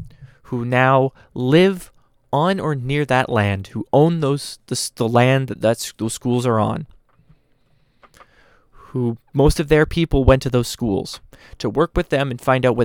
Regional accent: Winnipeg, Manitoba, Canada; I'm a Canadian. I'm a prairie kid. I'm from Winnipeg, Manitoba. I live on Treaty 1 territory, the original lands of the Anishinaabe, Cree, Oji-Cree, Dakota, and Dene people, and the homeland of the Métis Nation.

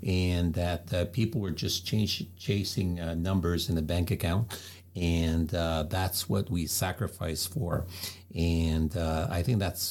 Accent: Quebec, Canada; moved away; I grew up in Quebec

